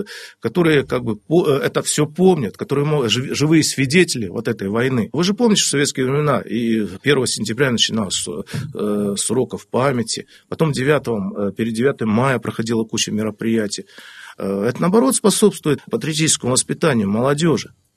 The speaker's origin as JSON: {"language": "Russian", "country": "Moldova", "said": "Я говорю, я с Молдавии."}